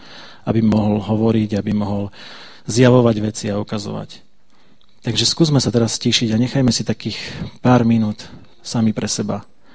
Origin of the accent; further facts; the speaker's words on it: Bardejov, Prešov Region, Slovakia; A ináč my sme z Bardejova